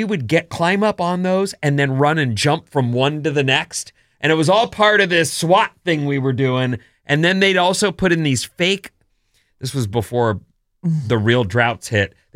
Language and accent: English; Irvine, California, United States; where I grew up in Irvine, they were building it before our very eyes.